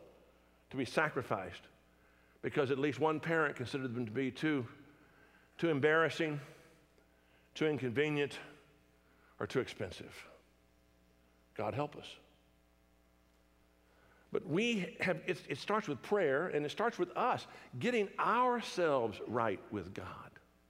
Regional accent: United States; And so as an American, I'm tempted to be depressed.

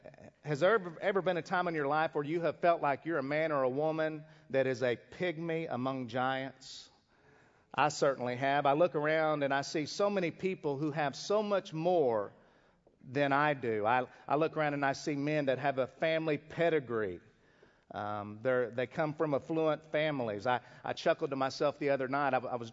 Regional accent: Tulsa, Oklahoma, United States; I was born in Northwest Tulsa, Oklahoma. I grew up in a trailer house. I didn't say mobile home. I said trailer house.

